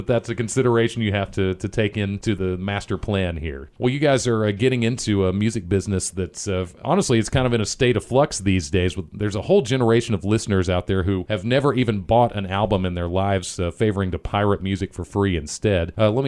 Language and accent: English; Dallas, Texas, United States; I grew up in Dallas, so it's just too many people around to really be able to jam out in a garage.